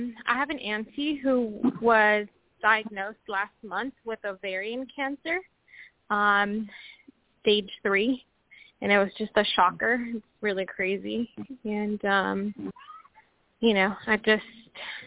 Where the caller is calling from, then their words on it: Washington, United States; Hi, guys. I'm calling from Washington State.